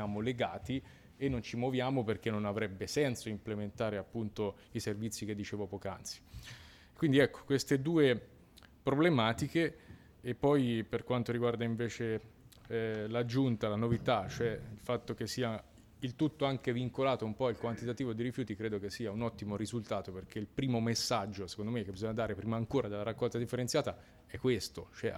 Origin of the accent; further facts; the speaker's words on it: Tuscany, Italy; io ad esempio vengo dalla Valtiberina. In Valtiberina noi abbiamo appunto un territorio prevalentemente montano, ad esclusione di San Sepolcro